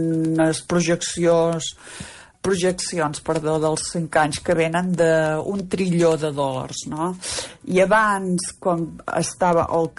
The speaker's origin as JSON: {"language": "Catalan", "town": "Olot", "region": "Catalonia", "country": "Spain", "said": "Jo sóc d'Olot. De la Garrotxa, sigolotina."}